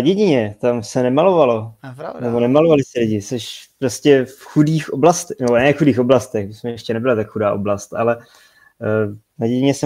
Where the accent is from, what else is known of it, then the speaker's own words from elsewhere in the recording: Slavkov u Brna, South Moravian Region, Czechia; U nás, já jsem ze Slavkova u Brna a vedle je taková maličká dědinka Němčany